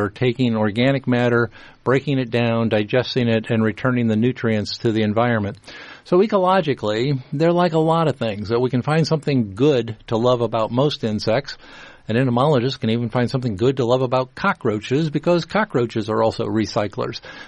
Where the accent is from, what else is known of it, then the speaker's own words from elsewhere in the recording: Ohio, United States; now in Iowa, United States; When I came from Ohio way back in 1977, I thought I had left earwigs behind because they were common in Ohio where I grew up, and then I came to Iowa.